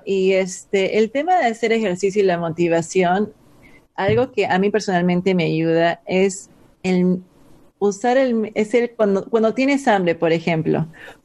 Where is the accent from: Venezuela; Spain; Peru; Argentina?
Peru; yo soy de Perú y yo he sido criada con papa y arroz mezclado y carne